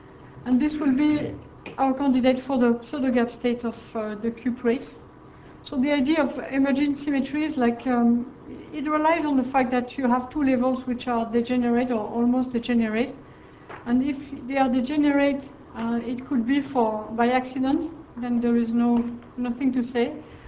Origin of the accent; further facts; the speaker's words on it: France; accent: French; English is a second language; So tell me if you don't hear me or if my French accent is too strong.